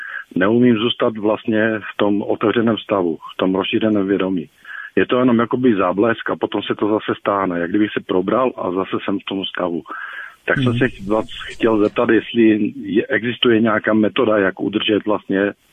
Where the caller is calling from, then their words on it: Ostrava, Moravian-Silesian Region, Czechia; Já bych měl takový dotaz, jsem posluchač z Ostravy.